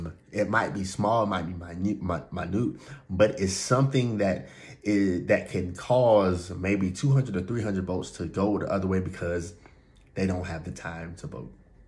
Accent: Georgia, United States; So what's going on in Georgia, I want to talk about because I am from Georgia.

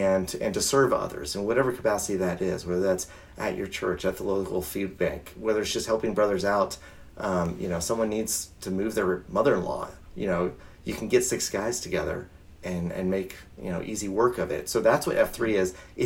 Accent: Oklahoma, United States; moved away as an adult; now in Colorado, United States; And I moved to Colorado. I grew up in Oklahoma, vacationed in Colorado growing up.

